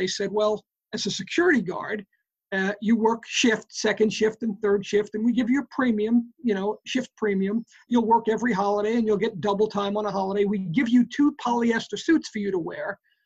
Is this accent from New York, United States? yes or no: yes; Bronx, New York, United States; So I grew up in the Bronx, New York, part of New York City, back when New York City wasn't so quite cosmopolitan. It was a little bit more gritty and rougher.